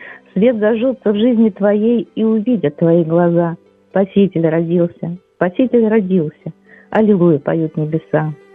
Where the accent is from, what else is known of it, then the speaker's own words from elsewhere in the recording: Kharkiv, Kharkiv Oblast, Ukraine; Я з Харкова.